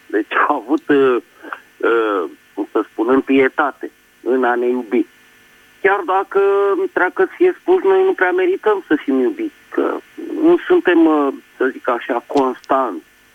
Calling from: Bucharest, Romania; din București.

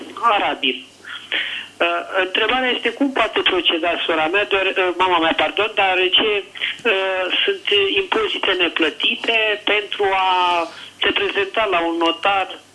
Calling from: Bucharest, Romania; sunt din București.

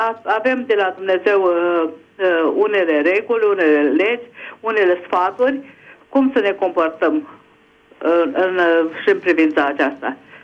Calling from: Budapest, Hungary; din Budapesta.

